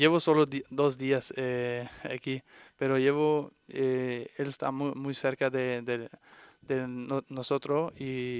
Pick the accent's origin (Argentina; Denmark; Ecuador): Denmark; Spanish is a second language; now in Spain; No, yo no soy un típico danés así nórdico. Yo creo que soy muy más del sur.